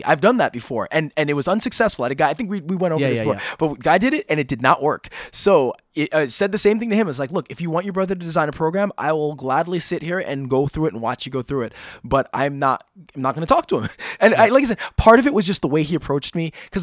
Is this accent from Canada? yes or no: no; New York, United States; I'm from New York.